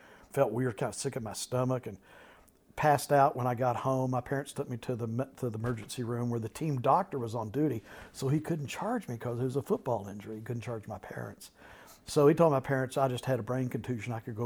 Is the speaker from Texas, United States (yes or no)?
yes; Abilene, Texas, United States; I grew up in Abilene, Texas, which has to be one of the capitals of hypocrisy in the known universe.